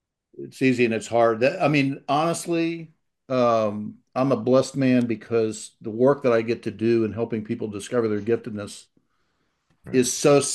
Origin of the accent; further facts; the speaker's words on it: United States; And you know, being an American, you know, there's always that, well, did you make any money doing it?